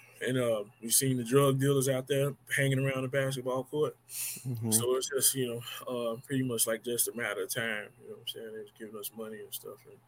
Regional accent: Chicago, Illinois, United States; I'm from Chicago. I was on the streets, man, pretty much for like 30 years.

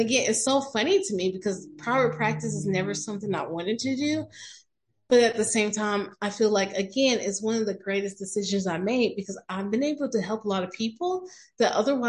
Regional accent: the South, United States; I grew up in the South where therapy wasn't talked about.

